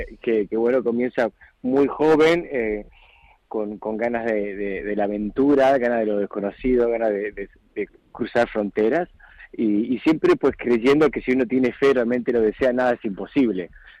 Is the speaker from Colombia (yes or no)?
no; Buenos Aires, Argentina; born there; Ese viaje pues inicia en un pequeño pueblo de la provincia de Buenos Aires, en Argentina, que es donde yo nací